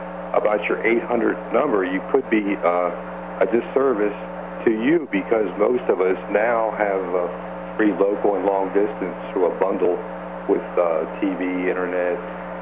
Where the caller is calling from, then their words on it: Baltimore, Maryland, United States; I'm calling from Baltimore, Maryland.